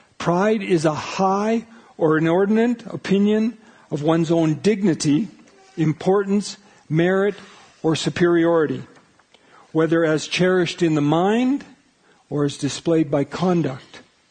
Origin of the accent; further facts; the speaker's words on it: Sylvan Lake, Alberta, Canada; When I was growing up in Sylvan Lake, there was a guy that was a couple of years older than me